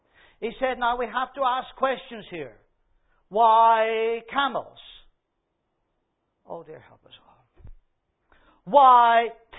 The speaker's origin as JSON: {"language": "English", "country": "Ireland", "accent": "Irish", "said": "let me paraphrase it in case you can't catch it properly from my Irish accent."}